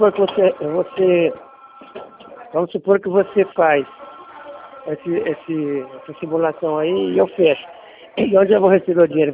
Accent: Ribeirão Preto, São Paulo, Brazil; Sou de Ribeirão.

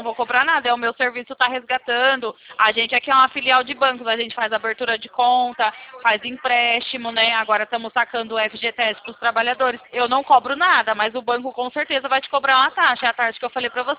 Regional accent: São Paulo, Brazil; E eu sou aqui de São Paulo

